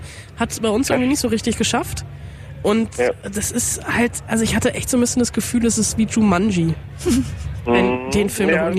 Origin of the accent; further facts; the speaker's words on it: Bonn, North Rhine-Westphalia, Germany; born there; also born or lived in Potsdam; now in Berlin, Germany; Ich bin ja in Bonn geboren und das liegt ja, ist ja neben Köln.